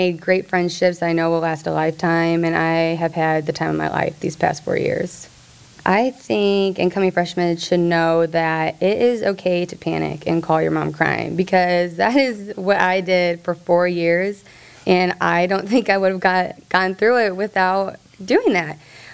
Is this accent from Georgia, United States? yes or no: no; Fort Wayne, Indiana, United States; now in Indianapolis, United States; I am a senior as well. I'm from Fort Wayne, and I've grown up there my whole life.